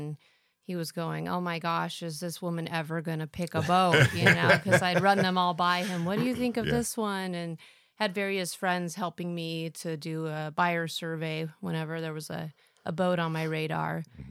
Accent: Red Feather Lakes, Colorado, United States; I grew up in Red Feather Lakes, Colorado.

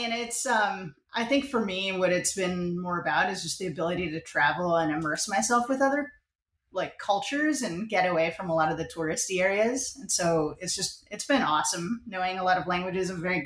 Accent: San Diego, California, United States; now in Dallas, United States; I live in Dallas now, so not so much. But I did a lot of snowboarding and surfing, skateboarding growing up in San Diego.

